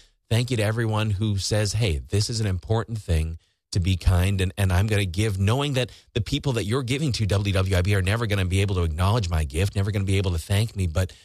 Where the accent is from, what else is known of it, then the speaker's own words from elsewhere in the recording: Rice Lake, Wisconsin, United States; Well, Marcia from Rice Lake, my hometown, shout out, Rice Lake Warriors playing Monona Grove tonight.